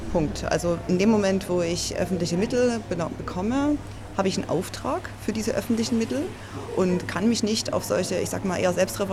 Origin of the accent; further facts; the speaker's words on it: Saxony, Germany; Jetzt fragen Sie mich und ich komme aus Sachsen. Wir haben ein anderes Verständnis.